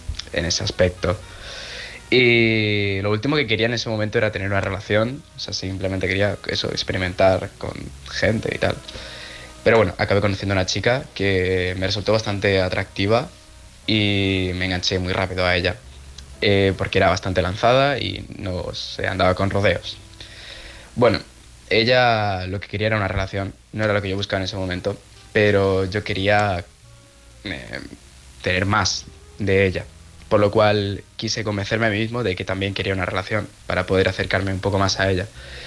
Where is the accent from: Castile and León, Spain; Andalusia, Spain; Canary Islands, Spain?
Andalusia, Spain; Málaga; soy de Málaga. Tengo 18 años